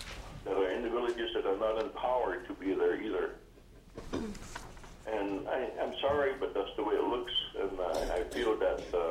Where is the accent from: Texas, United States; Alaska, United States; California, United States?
Alaska, United States; Nome; Hello, I'm from Nome, Alaska, and I've been raised in Boise. I was raised in Nome.